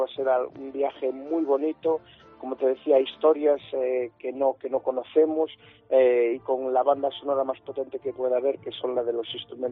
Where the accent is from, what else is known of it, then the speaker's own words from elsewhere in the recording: Galicia, Spain; en mi infancia transcurrió en Galicia, que es un cruce de culturas, de mitologías, de mucha cultura musical, de baile que tenemos de forma espontánea y que se ha mantenido.